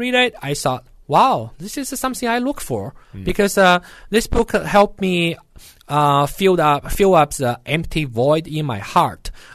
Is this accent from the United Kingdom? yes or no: no; China; English is a second language; now in United States; Well, and when I was in China, I was